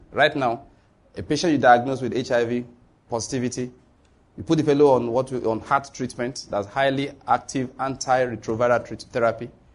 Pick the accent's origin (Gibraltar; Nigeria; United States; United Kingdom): Nigeria; I'm a Christian from Nigeria.